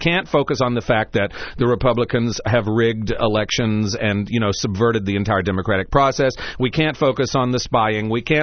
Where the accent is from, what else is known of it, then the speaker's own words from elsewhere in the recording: North Carolina, United States; Oh, in my home state in North Carolina, Mark